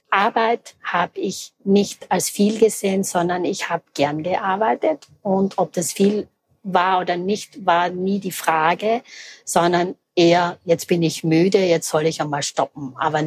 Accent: Carinthia, Austria; habe davor in Deutschland gearbeitet. Meine Heimat ist Kärnten und auch soziales Umfeld teilt sich österreichweit halt, auch in Wien weiter ein, war ich auch lange in der Arbeit.

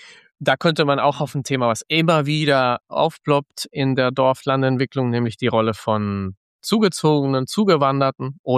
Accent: Canary Islands, Spain; Ich komme ja aus den Kanaren, da komme ich aus einer sehr ländlichen Gegend, aber man ist ja in 20 Minuten auch im Ballungszentrum.

